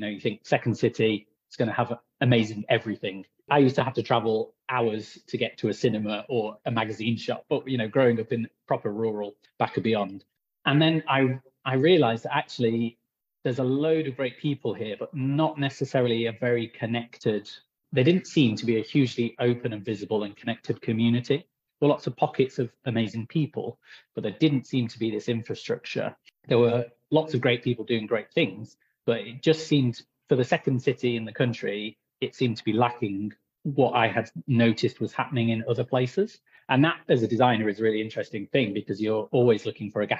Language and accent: English; East Midlands, United Kingdom; now in Birmingham, United Kingdom; I'm from Nottinghamshire originally. I married into the Midlands in 2009. So I've been here 14 years. So it feels like home now, very much so.